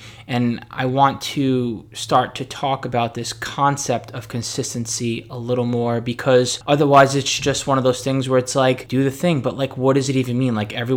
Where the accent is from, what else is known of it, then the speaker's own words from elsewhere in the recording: New York City, New York, United States; I grew up in New York City, where the only thing that you did was maybe hose down the sidewalks